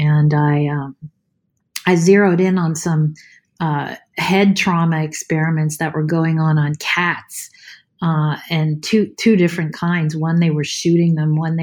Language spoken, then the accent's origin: English; Pennsylvania, United States; And then I grew up in Pennsylvania in a development, but it bordered a farm.